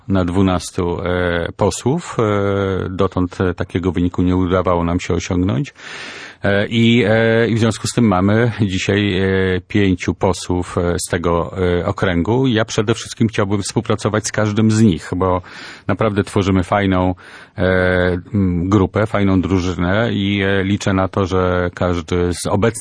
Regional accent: Gdańsk, Pomeranian Voivodeship, Poland; also born or lived in Gdynia; ja większość swojego życia przeżyłem w Gdańsku, choć urodziłem się w Gdyni, korzenie rodzinne są na Kaszubach. To jednak większość swojego życia młodzieńczego, już dorosłego przeżyłem w Gdańsku i Gdańsk jest dla mnie bardzo bliskim miastem

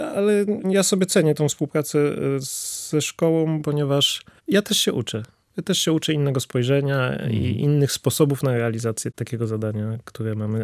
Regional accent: Bory Tucholskie, Poland; now in Tricity, Poland; bo pochodzę zupełnie z innego miejsca, z Borów Tucholskich

